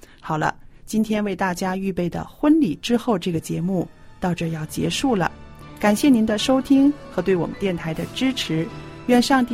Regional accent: China; 那这就是我们中国人说的缘分。

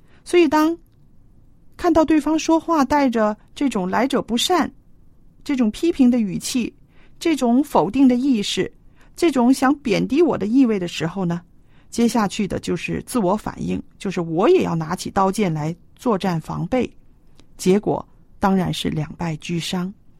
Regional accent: China; 我们中国人造字很有意思

